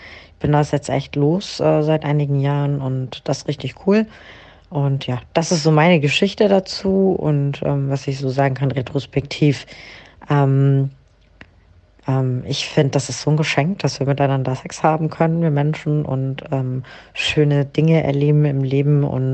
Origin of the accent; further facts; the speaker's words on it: Germany; Ich komme irgendwie aus dem Südosten Deutschlands, mit Migrationshintergrund ja aufgewachsen und dementsprechend auch extrem streng erzogen worden